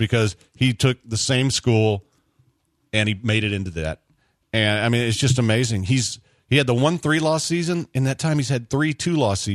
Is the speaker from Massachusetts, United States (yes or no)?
no; Georgia, United States; accent: South Georgia; because we're from South Georgia and kind of have an accent.